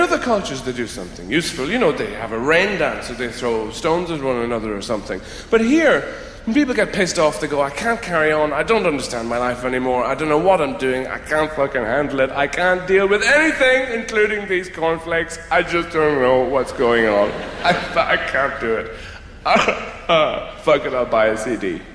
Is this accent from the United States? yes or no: no; Ireland; it's doubly difficult for me, because I'm an Irish celebrity.